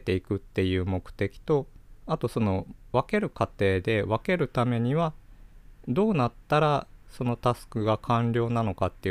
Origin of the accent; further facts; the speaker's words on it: Kyushu, Japan; 普通の僕ら九州人も想像する吹雪なんですけど